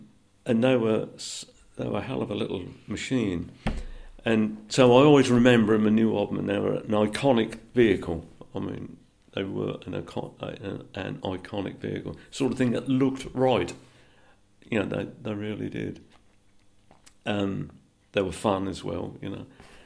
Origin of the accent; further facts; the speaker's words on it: United Kingdom; I suppose I'm proud of being British